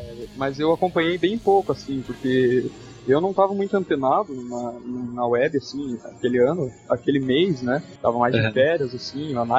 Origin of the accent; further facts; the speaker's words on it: União da Vitória, Paraná, Brazil; Pra começar, eu sou paranaense, né? É, morava no interior aí, União da Vitória.